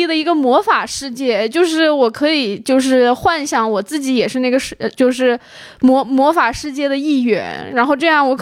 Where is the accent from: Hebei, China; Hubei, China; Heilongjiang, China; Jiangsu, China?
Hubei, China; Wuhan; 因为我是一个武汉人，我其实经历过最早的就是被隔离在家的那个时期